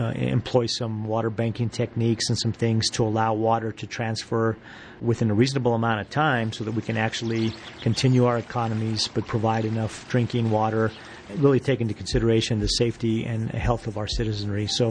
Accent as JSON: {"language": "English", "town": "Albuquerque", "region": "New Mexico", "country": "United States", "tie": "born or raised there", "said": "I'm a new, native New Mexican. I was born in Albuquerque. I went to school here. I went to college in New Mexico. You know, it's my home state."}